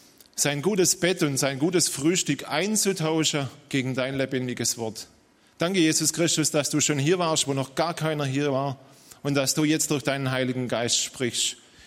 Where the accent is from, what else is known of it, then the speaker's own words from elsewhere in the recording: Dettingen an der Erms, Baden-Württemberg, Germany; Ja, ich komme aus Dettingen-Erms, kurz da im Ermstal drüber.